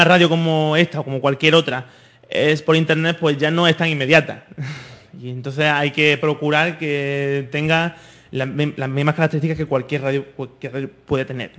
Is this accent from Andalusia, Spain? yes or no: yes; Granada, Andalusia, Spain; En Granada. Ah, en Granada. Que es mi tierra, por cierto.